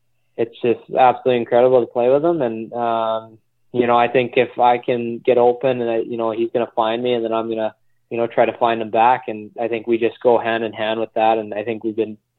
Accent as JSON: {"language": "English", "town": "Winnipeg", "region": "Manitoba", "country": "Canada", "tie": "born or raised there", "said": "I call Winnipeg, Manitoba, my hometown. Great city up in South Manitoba, and that's where I've been ever since."}